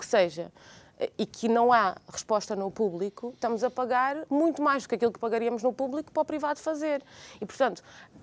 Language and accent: Portuguese; Azores, Portugal; born there; Pois, eu nasci nos Açores